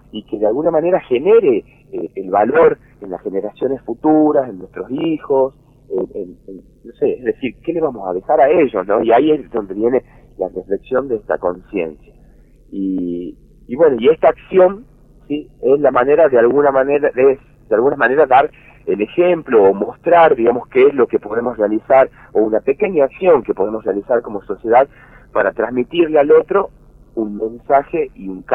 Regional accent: Tucumán, Argentina; como tucumano que soy, y con lo que disfruto del Tucumán

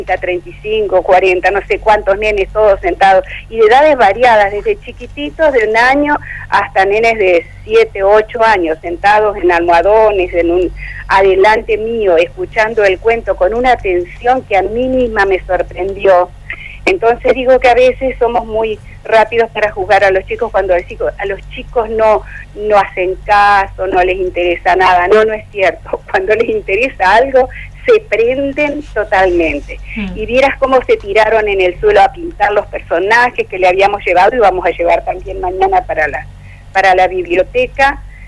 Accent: Crucecita Séptima, Entre Ríos, Argentina; Yo cuando era pequeña viví en Crucecita Séptima, mi madre era maestra en una escuela rancho en el medio del monte

